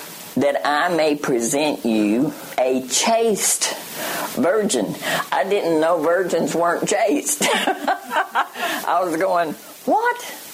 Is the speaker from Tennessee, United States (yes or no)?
yes; Tennessee, United States; I'm from East Tennessee. I don't worry about it. It's not a problem, you know. We talk like we talk.